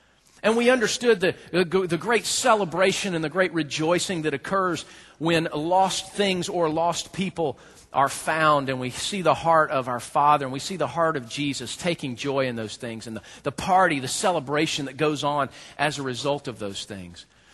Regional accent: the South, United States; I'm from the South, and it's funny because in the South, you know, if you ever dance, it's like taking the Hell Express.

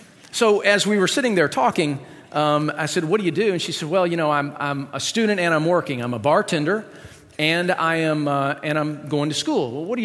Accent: Buffalo, New York, United States; Yeah, I'm from Buffalo.

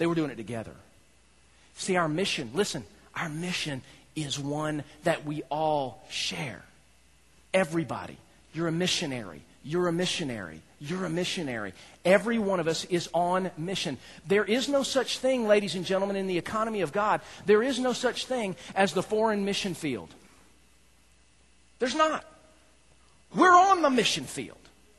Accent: the South, United States; I know I'm from the South. You're not supposed to do that, but that's just life.

